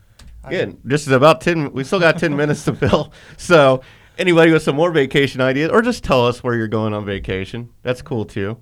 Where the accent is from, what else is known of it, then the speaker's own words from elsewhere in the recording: California, United States; born there; I was born in California and have a lot of family that at the time were still in California.